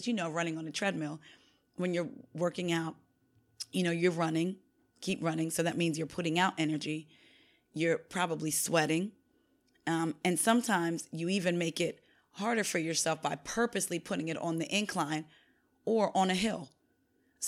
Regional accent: Vineland, New Jersey, United States; born there; Like, for instance, I was born in Vineland, New Jersey. So I was born in the Eastern Standard Time Zone.

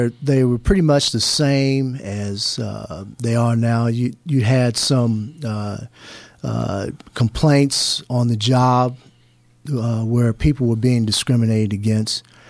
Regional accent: Indianapolis, Indiana, United States; now in Bloomington, United States; From Indianapolis.

